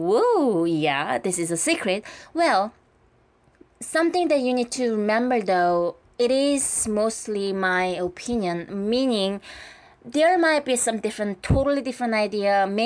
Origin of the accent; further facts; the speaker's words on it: South Korea; English is a second language; I am from Korea.